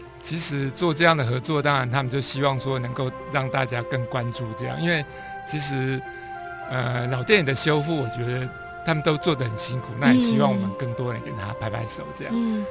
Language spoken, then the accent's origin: Chinese; Puli, Nantou County, Taiwan; 因为我小时候在埔里，